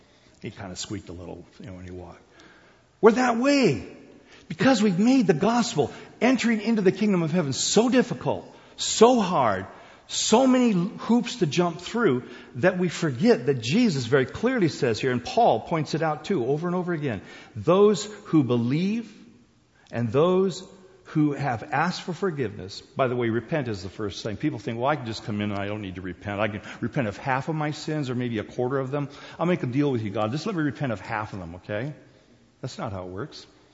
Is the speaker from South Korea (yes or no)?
yes; South Korea; as I grew up in Korea. We would go to the beach every summer, meet the same people.